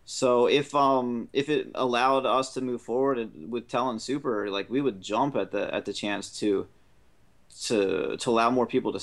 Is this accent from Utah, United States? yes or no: no; Atlantic City, New Jersey, United States; Why, you know, like, we're from Atlantic City, so that was